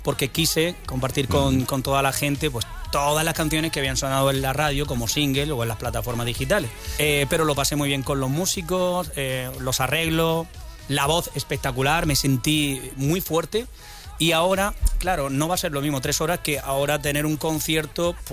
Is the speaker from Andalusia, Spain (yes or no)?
yes; Almería, Andalusia, Spain; después de haber vivido el 20º aniversario en mi tierra, Almería.